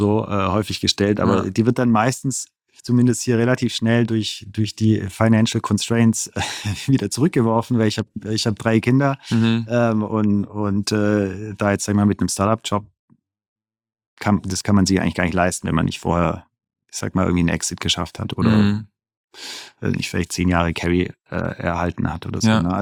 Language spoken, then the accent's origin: German; Baden-Württemberg, Germany; ich bin als Schwabe und finanzaffiner Mensch